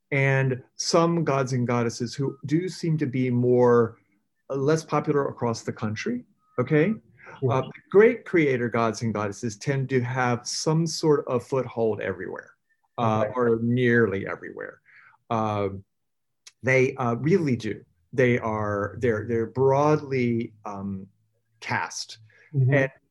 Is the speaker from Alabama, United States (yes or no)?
no; Chesapeake, Virginia, United States; I grew up in Chesapeake, Virginia. That's very close to Norfolk.